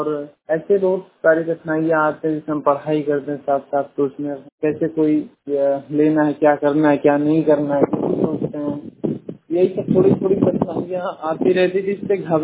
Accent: Ramapur, Uttar Pradesh, India; ग्राम रमापुर, थाना पचपड़वा, जिला बलरामपुर का रहने वाला हूँ। मेरा उम्र 22 साल का है।

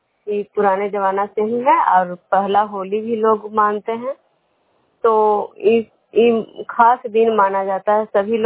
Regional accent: Bishnupur, Bihar, India

